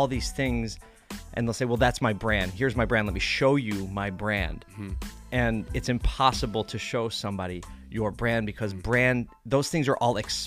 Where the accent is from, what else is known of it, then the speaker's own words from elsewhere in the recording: Philadelphia, Pennsylvania, United States; I grew up a Philly kid, born and raised in South Philly.